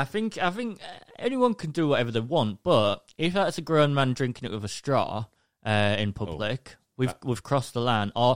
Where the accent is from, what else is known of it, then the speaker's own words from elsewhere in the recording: England, United Kingdom; from England, the UK.